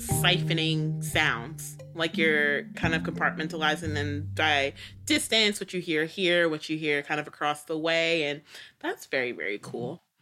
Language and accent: English; New York City, New York, United States; I grew up in New York City for a lot of my formative youth.